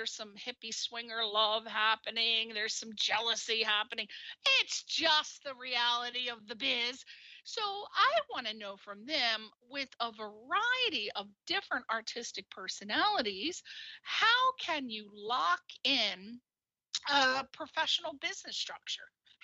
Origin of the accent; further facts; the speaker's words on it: East Coast, United States; Everybody knows I'm from the East Coast, so these are my two East Coast sisters.